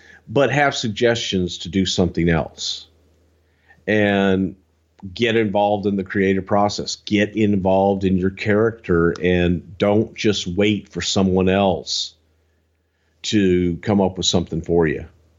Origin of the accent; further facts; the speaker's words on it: the South, United States; I'm from the South, man. We have manners.